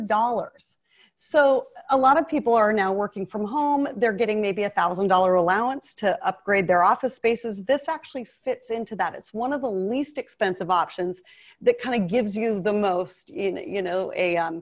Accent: Alaska, United States; I'm from Alaska. We're going up there in a few weeks for a month to spend the summer.

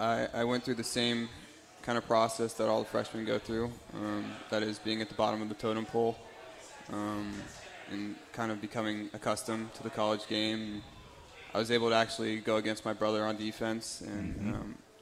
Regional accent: Pataskala, Ohio, United States; So I'm from Pataskala, Ohio, east side of Columbus.

